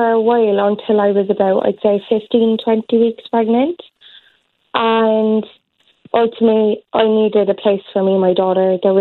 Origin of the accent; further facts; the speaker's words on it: Carrigaline, Munster, Ireland; to get to property I'm in now, in Carrigaline, in my hometown.